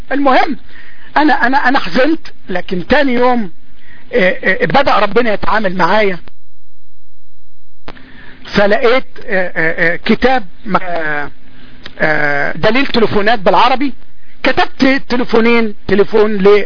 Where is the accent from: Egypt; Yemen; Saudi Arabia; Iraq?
Egypt; moved away as an adult; now in United States; انا عم في امريكا الان لكن ما بحبهاش، ما الناس هنا كل بردين مش زي بلادنا، يعني انا بحب بلدي مصر بتجري في دمي